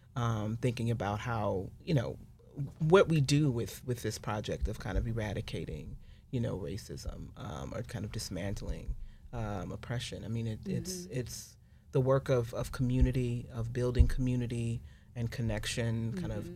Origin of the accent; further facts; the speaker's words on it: St. Louis, Missouri, United States; I grew up in St. Louis in the 80s and 90s